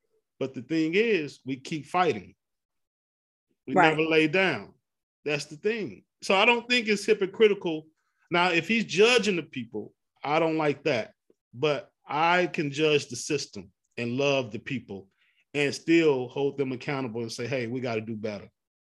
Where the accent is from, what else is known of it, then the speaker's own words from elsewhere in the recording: Pleasant Grove, United States; Man, we're both from Pleasant Grove.